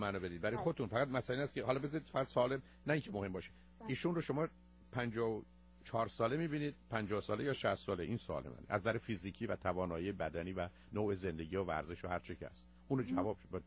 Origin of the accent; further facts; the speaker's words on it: Iran; ایرانی است که در ایران متولد شدم و زندگی کردم و بزرگ شدم.